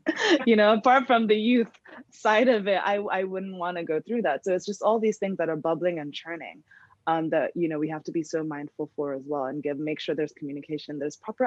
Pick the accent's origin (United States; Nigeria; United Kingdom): Nigeria; the respectability politics of being African and of being Nigerian and the way our culture is